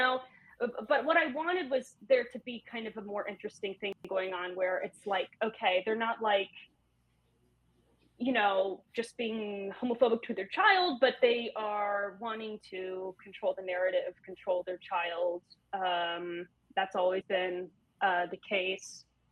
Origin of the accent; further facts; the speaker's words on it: Georgia, United States; I am from Georgia. Southern Gothic looms large over me and in me.